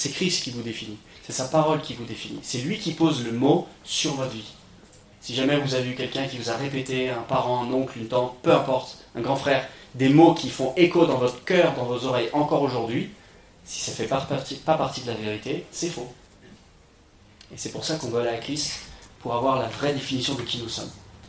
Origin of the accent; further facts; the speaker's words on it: France; francophone, moi je suis français